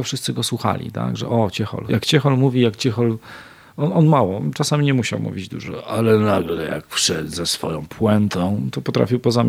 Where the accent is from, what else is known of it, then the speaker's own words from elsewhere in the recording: Płock, Masovian Voivodeship, Poland; moved away as an adult; now in Olsztyn, Poland; przyjechałem do Olsztyna z Płocka rodzinnego na studia w 98 z jedną walizką, jako młody chłopak, niespełna 20-letni